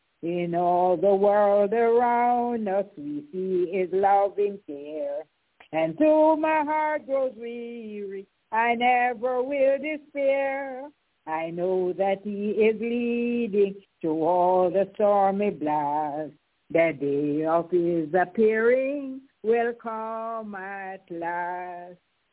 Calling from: Kingston, Jamaica; I am calling from Kingston, Jamaica.

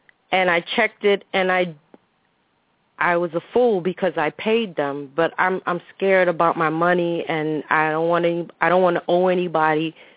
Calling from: New York, United States; from New York.

